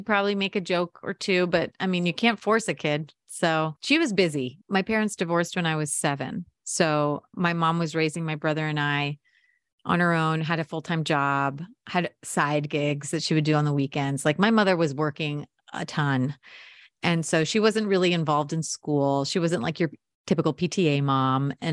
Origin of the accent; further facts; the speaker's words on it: Takoma Park, Maryland, United States; born there; I was born in Tacoma Park, Maryland. Both of my parents are from Uruguay. My mom from the city, my dad from the farmlands.